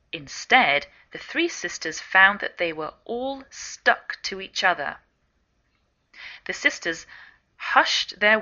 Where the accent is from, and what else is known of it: England, United Kingdom; now in United States